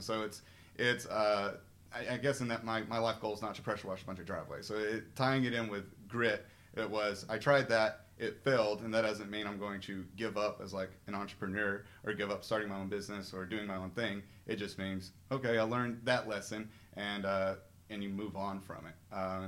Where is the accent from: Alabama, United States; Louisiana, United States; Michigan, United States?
Alabama, United States; Owens Cross Roads; So I grew up in Owens Crossroads, Big Cove area